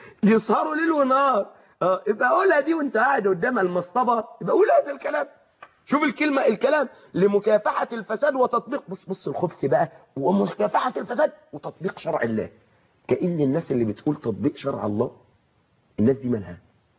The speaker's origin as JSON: {"language": "Arabic", "town": "Suez", "region": "Suez Governorate", "country": "Egypt", "said": "عندنا في السويس"}